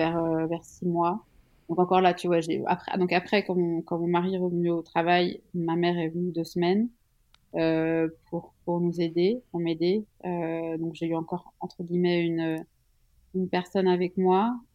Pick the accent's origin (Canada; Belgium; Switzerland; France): Switzerland; Je suis suisse